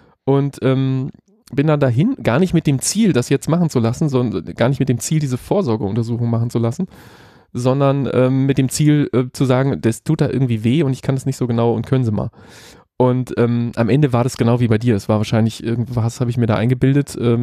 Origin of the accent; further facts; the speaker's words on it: Hamburg, Germany; um meine Heimatstadt Hamburg im hellsten Glanze erstrahlen zu lassen